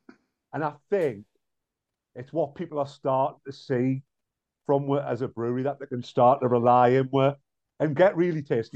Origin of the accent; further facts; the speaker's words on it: Newcastle upon Tyne, North East England, United Kingdom; It's very similar to where I was brought up in Newcastle near Whitley Bay.